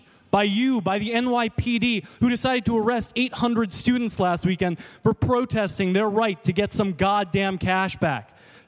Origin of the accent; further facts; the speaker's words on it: New York City, New York, United States; So this is about the fact that I grew up in New York City, and everyone's always like, oh, that's so rare.